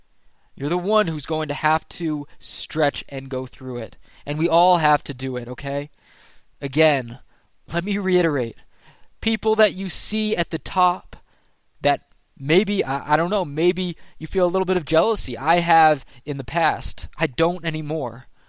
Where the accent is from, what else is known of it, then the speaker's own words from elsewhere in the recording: New England, United States; I'm from New England, so guys includes gals.